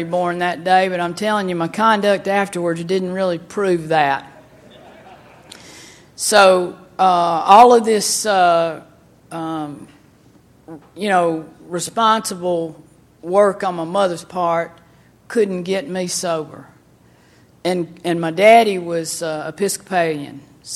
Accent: Decatur, Alabama, United States; when I was growing up in Decatur, Alabama, my mother was an evangelical Christian

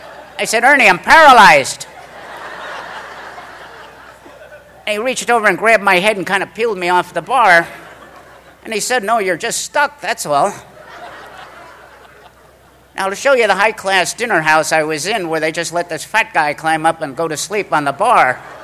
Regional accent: New York City, New York, United States; And I'm from New York City. You don't hold hands with guys, you know.

